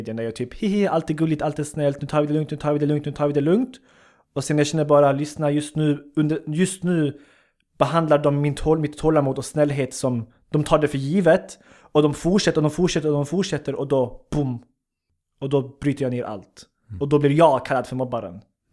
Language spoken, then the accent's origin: Swedish; Sweden; born there; Jag är fortfarande stolt svensk. Jag är född i Sverige. Jag är lika stolt över min invandrarbakgrund.